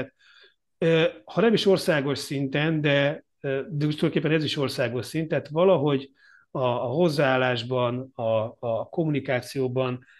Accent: Budapest, Hungary; hiszen óbudai vagyok

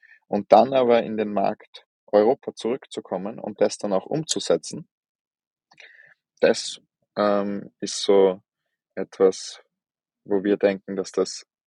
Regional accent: Austria; aber was die genauso brauchen wie die bei uns in Österreich ist eines

